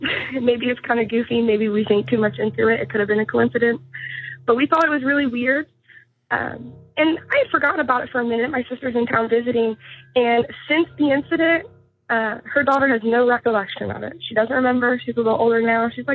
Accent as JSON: {"language": "English", "region": "Indiana", "country": "United States", "said": "I'm from Indiana."}